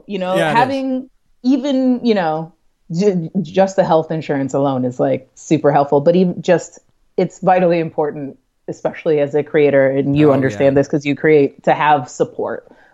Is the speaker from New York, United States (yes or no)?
yes; New York City, New York, United States; I'm a New Yorker